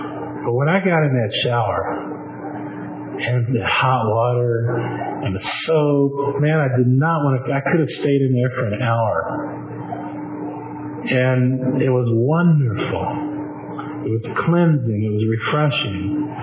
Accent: Florida, United States; So we had winter coats, and I'm from Florida. First time I'd ever seen snow like that.

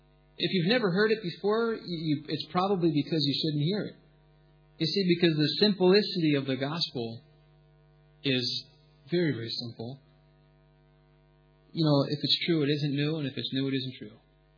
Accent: New Jersey, United States; I have to ask the British because, you see, I'm from New Jersey.

